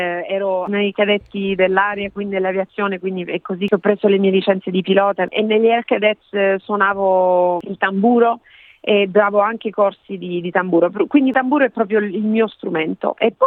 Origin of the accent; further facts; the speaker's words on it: Catania, Sicily, Italy; ovviamente sono catanese